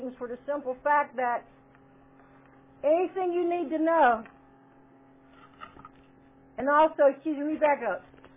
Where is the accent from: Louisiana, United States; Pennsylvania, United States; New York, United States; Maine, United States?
Pennsylvania, United States; Pittsburgh; I qualify. I'm from Pittsburgh. And I got my foundation in Johnstown now.